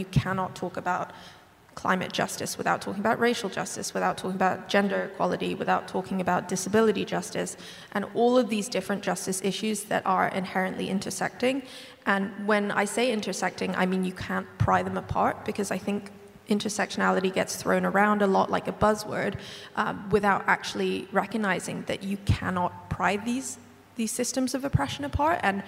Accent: Hong Kong; now in United Kingdom; I'm from Hong Kong, but I'm based in the UK

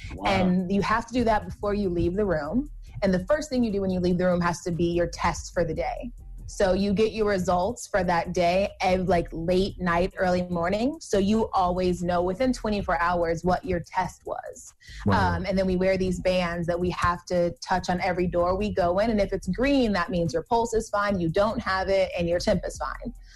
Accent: Georgia, United States; I'm from Georgia. Anybody that's from Atlanta or Metro Atlanta has been to Magic City.

